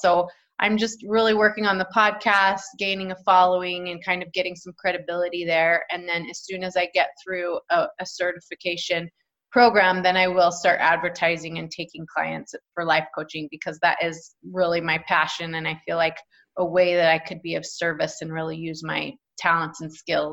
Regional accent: Texas, United States; Well, I was born and raised in Texas, yes. So my family is all there. I'm fifth generation Texan.

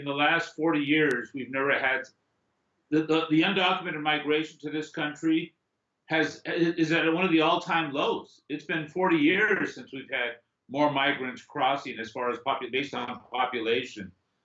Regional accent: San Diego, California, United States; born there; Before, it was mainly Mexican men like myself. I was born in San Diego

